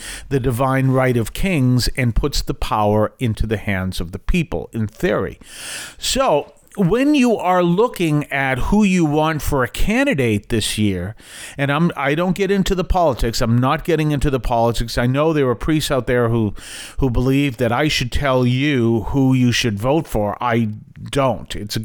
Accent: Massachusetts, United States; I'm from Massachusetts, so we know this extremely well.

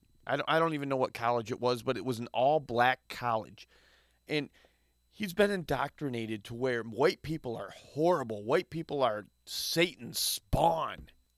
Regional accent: Saginaw Township, Michigan, United States; I grew up in a predominantly white neighborhood, a white city. I grew up in Saginaw Township, Michigan.

